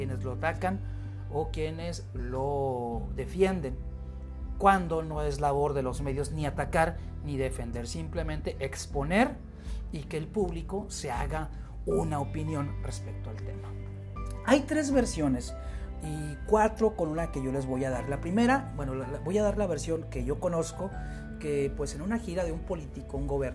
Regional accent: Nuevo Laredo, Tamaulipas, Mexico; Yo soy de Nuevo Laredo, vivo en la frontera

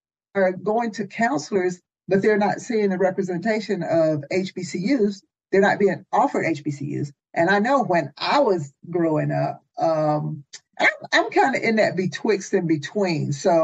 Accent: North Carolina, United States; I grew up in North Carolina

